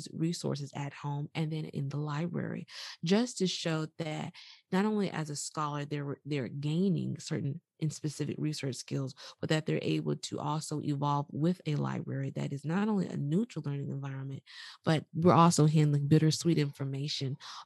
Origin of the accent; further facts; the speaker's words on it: Georgia, United States; And I transitioned to Georgia, back to my home state.